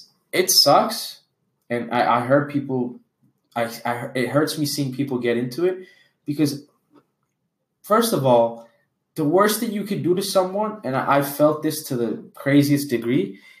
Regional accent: Canada; And the reason why I say we say USD is we're Canadian and that conversion hurts.

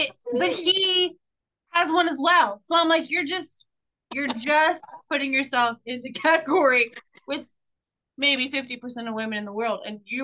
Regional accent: Indianapolis, Indiana, United States; Zimmerman last night in Indianapolis. We're from there. I'm from there. Ish area, whatever.

